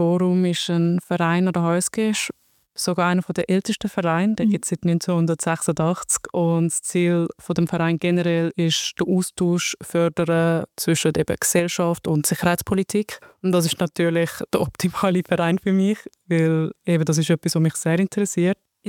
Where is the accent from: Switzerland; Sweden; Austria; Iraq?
Iraq; German is a second language; Und ich habe gewusst, etwas stimmt nicht aus dem Land, wo ich komme, dort, wo ich geboren bin.